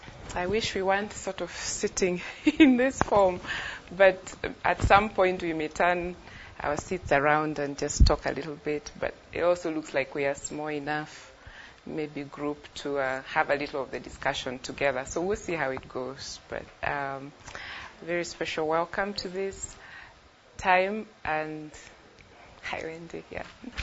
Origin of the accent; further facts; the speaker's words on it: Kenya; So I grew up in Kenya in circumstances that we didn't have abundance, but we never went to bed hungry.